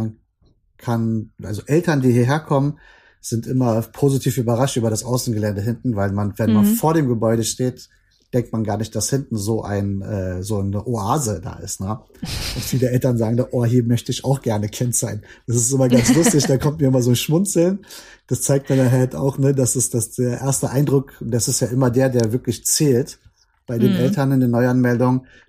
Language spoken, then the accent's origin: German; Berlin, Germany; bin aus Berlin, bin jetzt 42